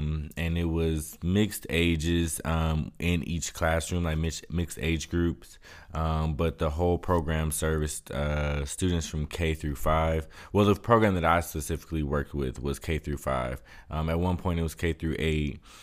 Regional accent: Chicago, Illinois, United States; So I was born in Chicago, the Chicago area. I moved around quite a bit during the elementary years, in between like the South Side and the West Side, the suburbs, all over really.

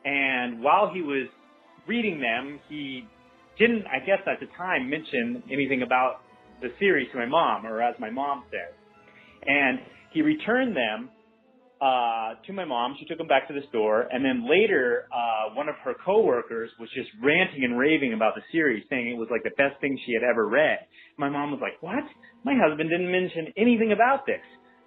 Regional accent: Oregon, United States; She was the manager there in the town I grew up in Oregon.

